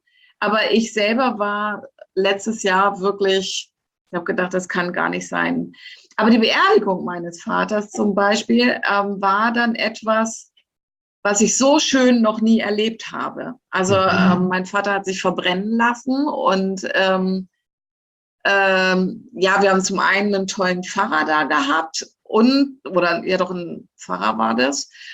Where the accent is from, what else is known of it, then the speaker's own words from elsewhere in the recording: Lower Saxony, Germany; ich komme ja aus Niedersachsen